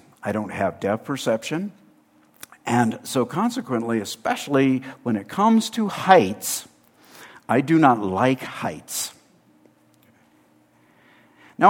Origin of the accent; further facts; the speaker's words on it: California, United States; I grew up in Southern California. We were always near the ocean. Didn't live on the ocean, but we were always near it.